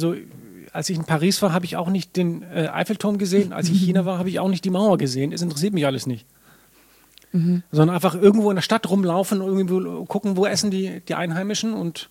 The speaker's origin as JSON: {"language": "German", "town": "Reykjavik", "region": "Capital Region", "country": "Iceland", "tie": "born or raised there", "said": "Ich bin geboren und aufgewachsen in Reykjavik."}